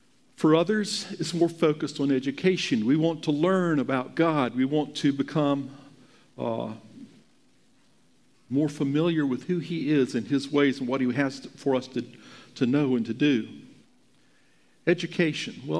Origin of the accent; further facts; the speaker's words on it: United States; I mean, I'm an American.